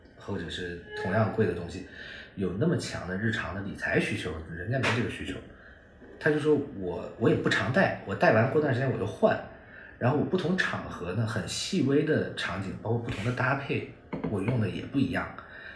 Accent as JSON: {"language": "Chinese", "country": "China", "tie": "born or raised there", "said": "我从小在中国长大，然后我肯定也受这种审美的影响。"}